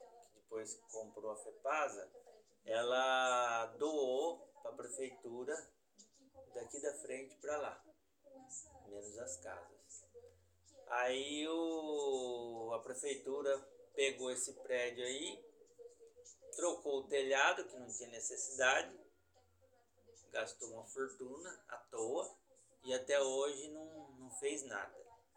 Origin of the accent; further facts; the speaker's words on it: Bauru, São Paulo, Brazil; Nós somos todos de Bauru. Aqui eu moro faz 26 anos.